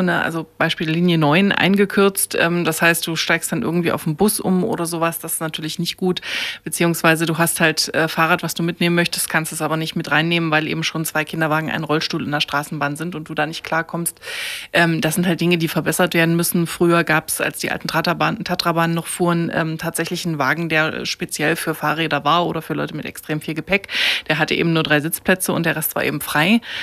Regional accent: East Germany, Germany; now in Leipzig, Germany; ich bin schon ganz lange hier in Leipzig, schon seit 20 Jahren und bin auch aus dem Osten und habe mich so mal beim Studium hier, bin hier hängen geblieben, habe mich in die Stadt verknallt

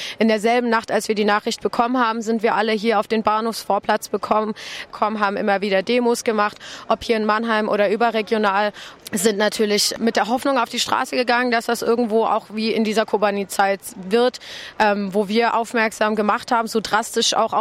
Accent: Iraq; ich bin selber Kurdin aus dem Irak.

